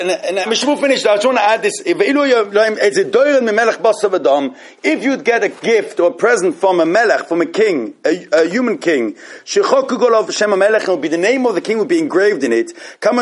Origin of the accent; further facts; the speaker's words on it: Switzerland; I can tell you that personally, I was brought up in Switzerland